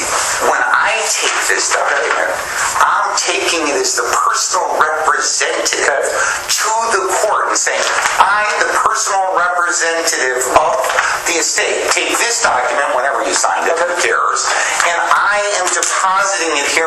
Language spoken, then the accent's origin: English; Chicago, Illinois, United States; I was confused at first too because I'm from Chicago. We use the word executor.